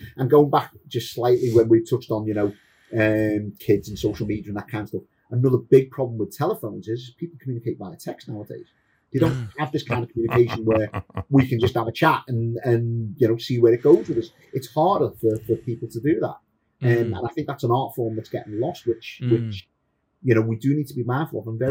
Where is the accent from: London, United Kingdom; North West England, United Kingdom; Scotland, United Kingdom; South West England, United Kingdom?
North West England, United Kingdom; Liverpool; And we had a community there. You know, so my dad was very heavily involved in the Hindu cultural temple, which is in Liverpool.